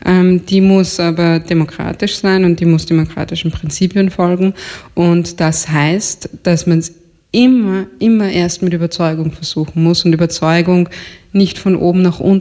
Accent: Austria; Nein, es gibt immer so, ich komme aus Österreich

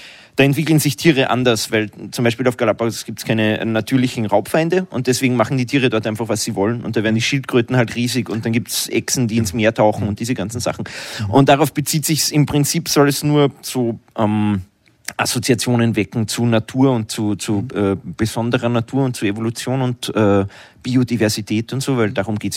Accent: Upper Austria, Austria; Mein schlimmster Auftritt war in Oberösterreich, wo ich herkomme ursprünglich.

